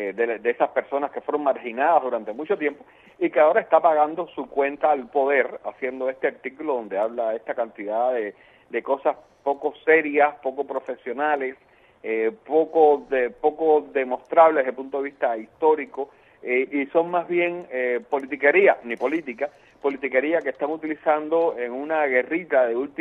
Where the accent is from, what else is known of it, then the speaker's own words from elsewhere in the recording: Cuba; los que queremos la democracia en Cuba, la queremos porque somos cubanos